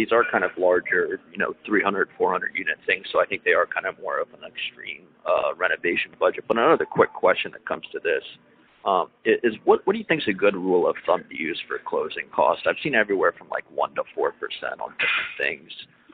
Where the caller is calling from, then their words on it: Washington, District of Columbia, United States; I'm calling from Washington, D.C.